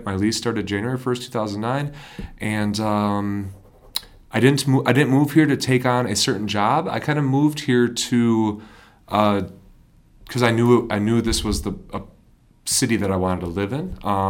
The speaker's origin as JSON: {"language": "English", "town": "Janesville", "region": "Wisconsin", "country": "United States", "tie": "born or raised there", "said": "I mean, I was born in Janesville, Wisconsin, and I lived there my entire life up until I was either 18 or 19."}